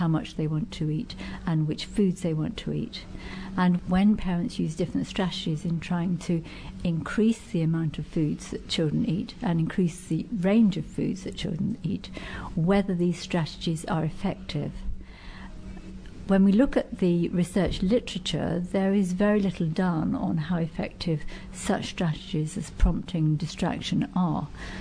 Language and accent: English; Birmingham, West Midlands, United Kingdom; I'm a psychologist from Birmingham